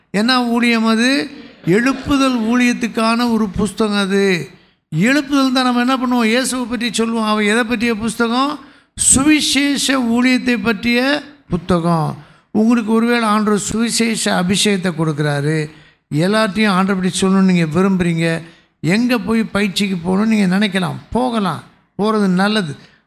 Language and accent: Tamil; Tamil Nadu, India; தமிழில் பேசுகிறேன், தமிழ் பேசிக்கிறேன், நான் தமிழ்நாடு தான்.